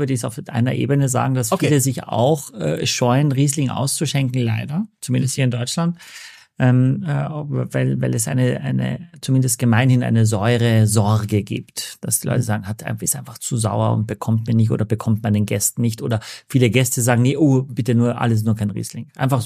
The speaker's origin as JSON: {"language": "German", "country": "Austria", "lives_now": "Germany", "said": "Okay, ich bin Österreicher, meine Töchter in Hamburg geboren, meine Frau in Pinneberg geboren."}